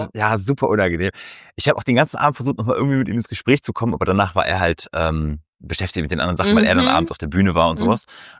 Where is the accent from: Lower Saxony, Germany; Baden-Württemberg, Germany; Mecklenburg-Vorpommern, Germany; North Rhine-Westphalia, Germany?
Lower Saxony, Germany; Stade; Wo kommst du her? Ich so, aus Stade.